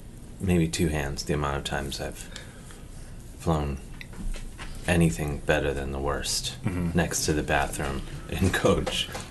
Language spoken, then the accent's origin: English; Midwest, United States; I don't know why I pronounced it action like I'm from the Midwest. I am from the Midwest, but I don't think I talk like that, do I?